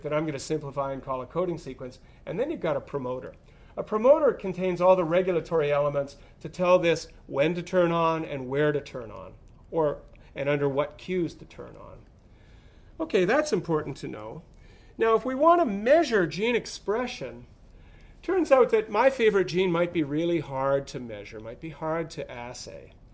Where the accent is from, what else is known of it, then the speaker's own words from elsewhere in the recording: Canada; As I said, I'm a Canadian.